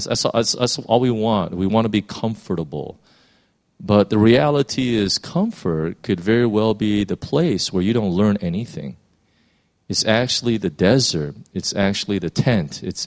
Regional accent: California, United States; I'm from California, and so California, if you know, is one huge desert.

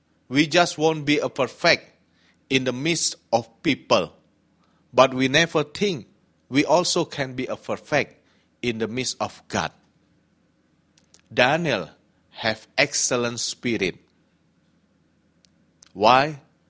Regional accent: Indonesia; English is a second language; moved away; also born or lived in Hong Kong; You know, now in my hometown in Indonesia, young people, they don't like work in the church.

